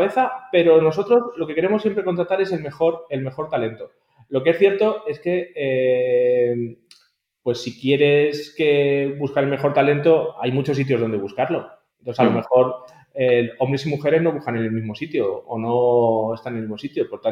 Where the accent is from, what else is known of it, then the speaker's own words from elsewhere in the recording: Madrid, Community of Madrid, Spain; yo soy de Madrid, nací en Madrid y siempre me he criado aquí.